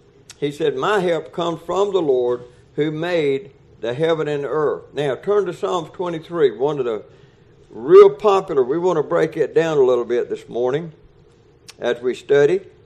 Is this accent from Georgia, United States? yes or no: yes; Georgia, United States; I was born and raised in South Georgia on the farm. We had cows.